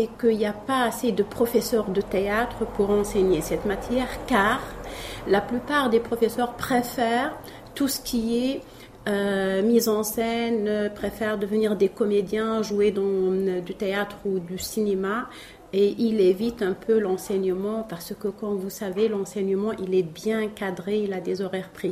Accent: Tunisia; parce que chez nous en Tunisie, nous avons une session théâtre

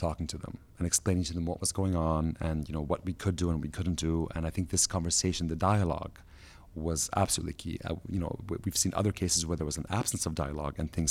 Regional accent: United States; now in Egypt; And when my brother and I grew up in the States and when we graduated from college, we moved back to Egypt.

